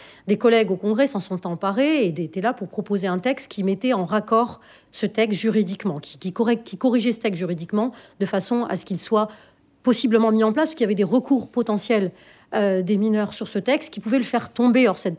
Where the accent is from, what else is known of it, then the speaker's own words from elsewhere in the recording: New Caledonia; je suis calédonienne et en fait, je connais bien ce sujet